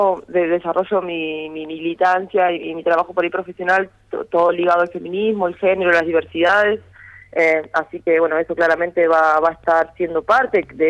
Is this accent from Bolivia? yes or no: no; Argentina